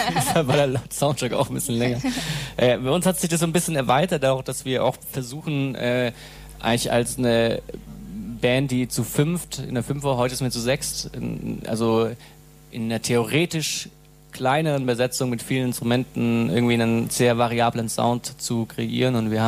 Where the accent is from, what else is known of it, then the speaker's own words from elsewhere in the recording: Freiburg, Baden-Württemberg, Germany; wir kommen beide aus Freiburg